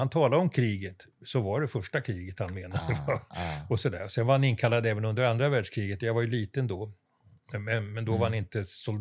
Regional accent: Lidingö, Stockholm County, Sweden; Jag är uppvuxen på Lidingö. Vi flyttade hit 1950. Mm. Så att hela mitt vuxna liv har jag bott här. Sen så bodde jag in i stan ett tag och hade äventyr i ett kollektiv och allt möjligt sånt där. Men ja. Sen flyttade jag tillbaka.

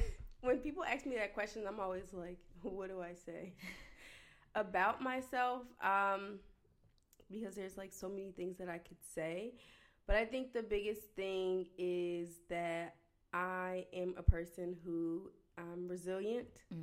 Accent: New Jersey, United States; I'm the oldest of 7 children. I'm from New Jersey.

